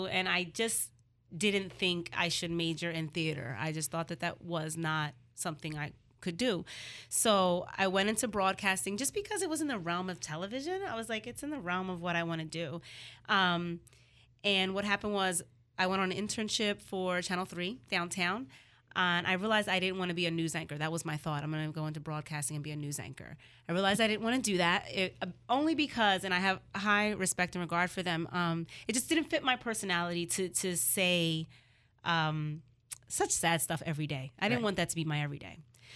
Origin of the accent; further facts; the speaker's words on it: Philadelphia, Pennsylvania, United States; I am from Philadelphia as well.